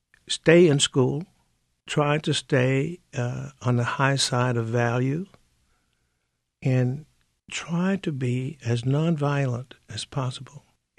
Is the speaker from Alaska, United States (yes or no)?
no; Birmingham, Alabama, United States; Governor Shaheen at that time asked me to make a speech because she knew I was from Birmingham.